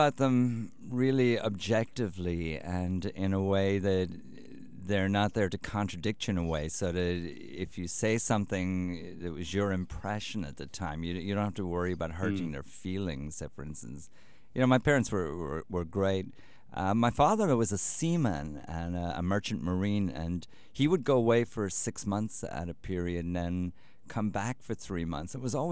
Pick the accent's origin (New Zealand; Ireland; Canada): Ireland; now in New York, United States; I felt freer to tell the story of the early days of growing up in Ireland.